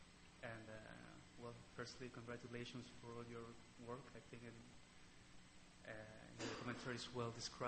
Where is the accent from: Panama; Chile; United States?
Chile; now in Canada; I'm from Chile, grad student in McGill.